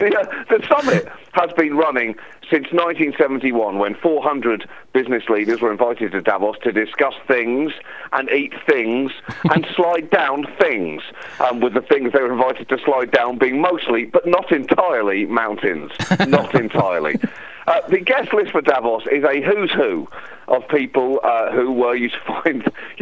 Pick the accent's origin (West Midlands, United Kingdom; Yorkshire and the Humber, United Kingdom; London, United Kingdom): West Midlands, United Kingdom; Birmingham; born there; I was born in Birmingham.